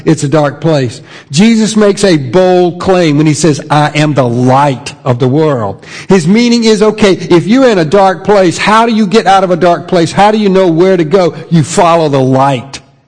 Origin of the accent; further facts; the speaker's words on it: the South, United States; because I'd gone to church so much all my life, growing up in the Bible Belt.